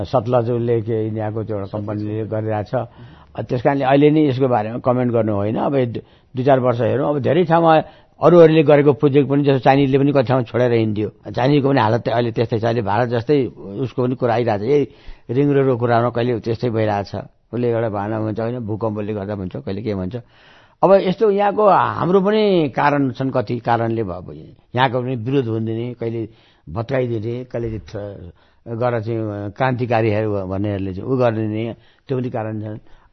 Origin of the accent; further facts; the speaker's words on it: Koshi Province, Nepal; एउटा म झापाको मान्छे हुँ